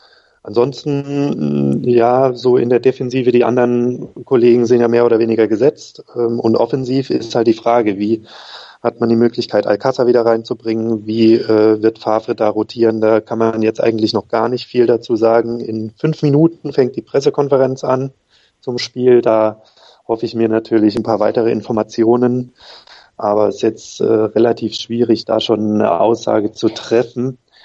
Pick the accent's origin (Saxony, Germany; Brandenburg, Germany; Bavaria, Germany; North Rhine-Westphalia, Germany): Saxony, Germany; aber ich bin eigentlich Sachse, das heißt, ich habe eigentlich mit Dortmund als Stadt auch nicht so viel zu tun.